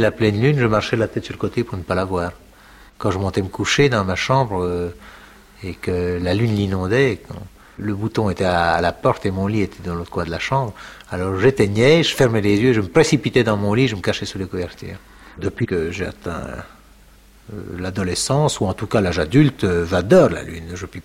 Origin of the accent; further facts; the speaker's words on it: Belgium; D'abord à Paris, puis à Bruxelles, où ma mère avait fait ses études avant la guerre. Et c'est comme ça que j'ai été élevé en Belgique.